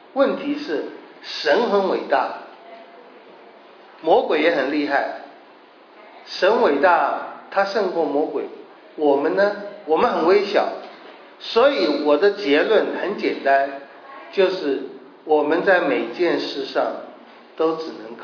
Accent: China; 不过呢不像我们中国人这么喜欢讲心

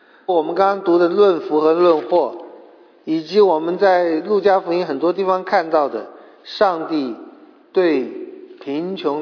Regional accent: China; 这一点就是我们中国人的梦了

